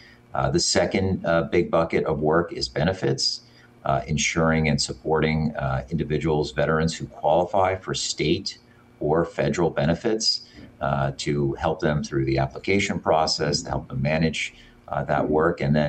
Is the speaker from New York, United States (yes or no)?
no; Los Angeles, California, United States; My mom is from Lowell. My dad's from Winthrop. I grew up actually in Los Angeles.